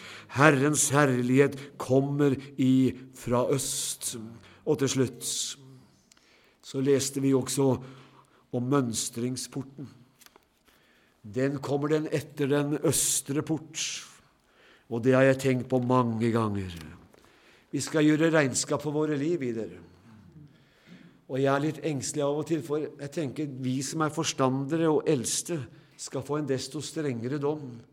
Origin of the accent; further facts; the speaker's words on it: Notodden, Telemark, Norway; Og jeg var hjemme på Notodden og gikk rundt på kjerkegården